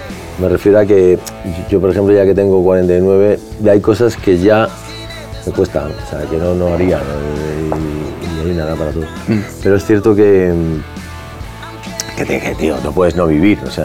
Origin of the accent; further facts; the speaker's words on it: Spain; como somos los españoles que siempre estamos buscando el lado negativo